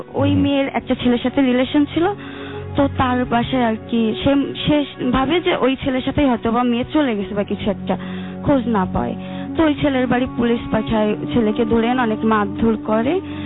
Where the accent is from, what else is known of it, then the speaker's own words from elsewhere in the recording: Khulna, Khulna Division, Bangladesh; খুলনা নিরালা থেকে আসছি।